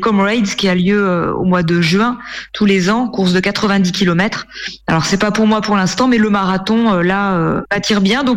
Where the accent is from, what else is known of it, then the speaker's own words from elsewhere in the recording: Brittany, France; now in Mauritius; Quand on vient de Bretagne, c'est assez surprenant au début, mais ça change et c'est plutôt sympa.